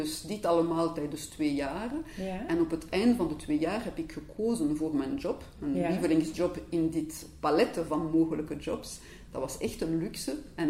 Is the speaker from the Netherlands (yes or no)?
no; Brussels-Capital Region, Belgium; first language fr; Dutch is a second language; Ik ben afkomstig van het Brusselse, dus ik ben Franstalig, zoals je beluisterd zullen horen.